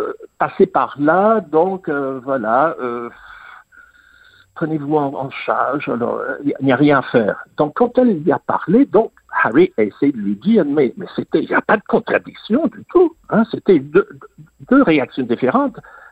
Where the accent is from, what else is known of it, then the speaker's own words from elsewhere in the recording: England, United Kingdom; French is a second language; Mais là, moi, j'ai grandi en Angleterre